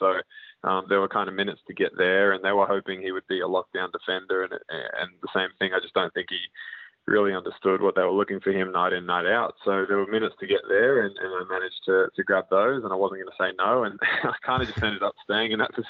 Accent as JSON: {"language": "English", "town": "Brisbane", "region": "Queensland", "country": "Australia", "tie": "born or raised there", "said": "But yeah, growing up in Brisbane from then on, and we stayed put until I went to the AIS pretty much."}